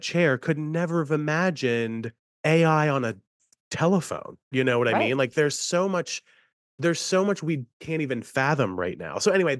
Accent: Maryland, United States; now in Pittsburgh, United States; Now, listen, I'm from Western Maryland, coal mining area. I went to WVU, coal mining area. I live in Pittsburgh, coal mining area

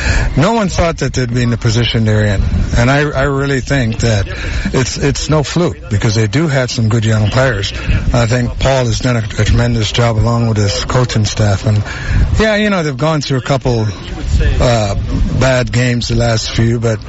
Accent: Panama; You know, as a young man growing up in Panama, I just didn't want to play anymore.

